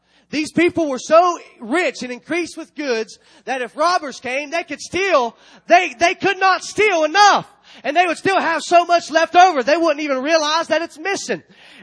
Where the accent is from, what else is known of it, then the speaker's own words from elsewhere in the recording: United States; I thank God that I'm American.